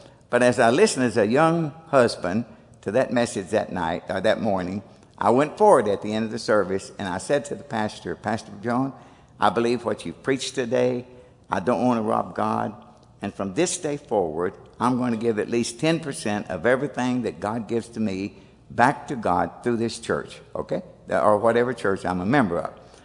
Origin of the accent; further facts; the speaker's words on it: Nortonville, Kentucky, United States; born there; I was born in Nortonville, Kentucky on May the 30th, 1933.